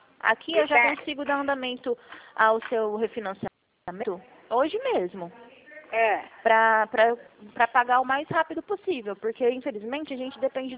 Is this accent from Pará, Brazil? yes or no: no; Presidente Prudente, São Paulo, Brazil; Eu sou de Presidente Prudente.